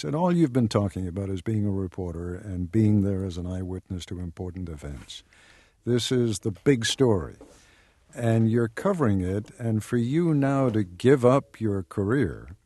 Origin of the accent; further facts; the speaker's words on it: England, United Kingdom; born there; I was born in England. I had British citizenship